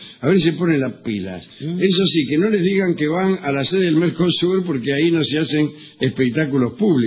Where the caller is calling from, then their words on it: Bahía Blanca, Buenos Aires Province, Argentina; Los estoy escuchando por internet, soy de Bahía Blanca